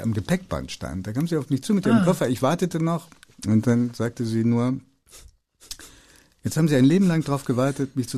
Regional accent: Hanover, Lower Saxony, Germany; ich verleugne meine Jugend in Hannover

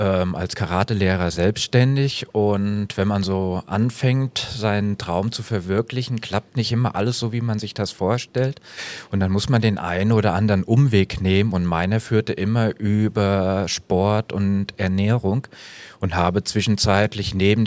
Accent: Weilburg, Hesse, Germany; now in Bad Camberg, Germany; Ich bin ja ursprünglich aus Weilburg und habe da im Turnverein schon die Kinder- und Jugendgruppen gemacht und unterrichtet und bin dann quasi mit meiner Selbstständigkeit nach Bad Camberg gegangen.

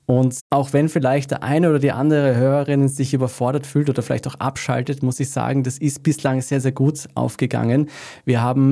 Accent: Austria; auch als Österreicher mir zu überlegen, was kann ich denn dagegen tun?

